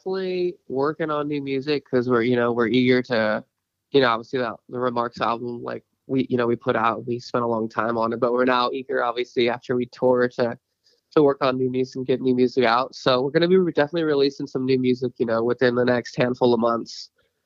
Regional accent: San Diego, California, United States; Oh yeah, I'm from San Diego.

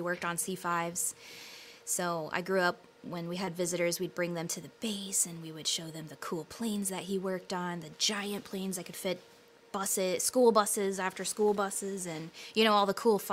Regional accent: New York, United States; Yeah, I'm from the Hudson Valley.

